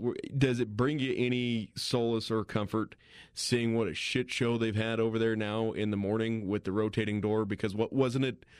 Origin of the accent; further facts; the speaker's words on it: Colorado, United States; I grew up in Northern Colorado. I listened to you guys, right?